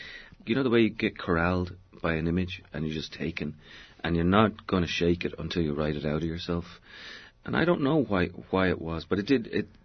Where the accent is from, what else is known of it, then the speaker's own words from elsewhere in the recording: Ireland; I remember growing up in Ireland in the early 70s